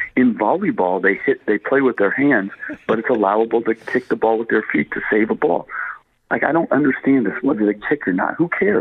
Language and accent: English; West Coast, United States; I was born and raised on the West Coast, so the only basketball you got, college basketball, when I was growing up was UCLA.